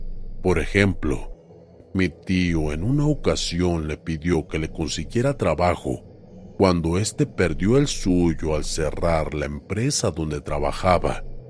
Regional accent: Jalisco, Mexico; Soy de Jalisco, México.

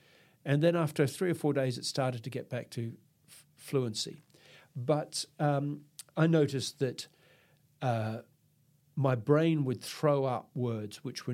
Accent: Australia; And, of course, being an Australian male, I did nothing about it.

